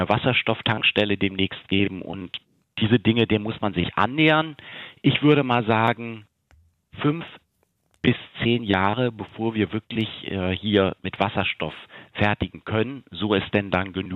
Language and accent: German; Soltau, Lower Saxony, Germany; Norddeutschland, ich komme ja aus Soltau, das ist zwischen Hamburg und Hannover